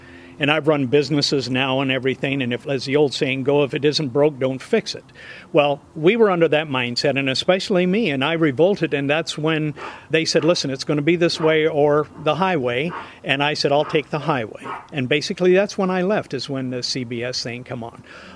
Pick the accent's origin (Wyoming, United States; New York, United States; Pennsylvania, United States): Wyoming, United States; Douglas; also born or lived in Casper; And by the way, I was born in Casper, raised in Douglas, and then went back to Casper.